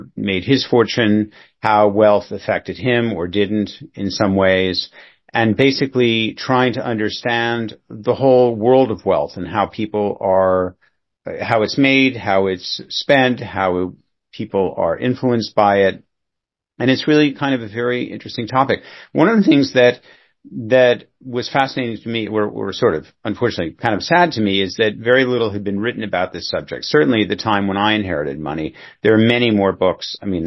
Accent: Manhattan, New York, United States; I grew up in New York. My father was a very successful businessman in the electronics business, sold the company in the 1960s, became a major philanthropist. I'm one of three children. I grew up in Manhattan, where I live now.

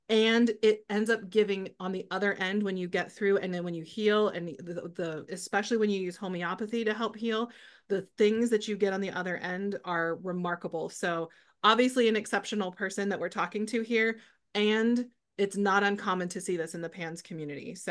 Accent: Ohio, United States; I'm not from Texas, but I grew up in Ohio. So, you know, Ohio State, you know, my blood bleeds scarlet and gray.

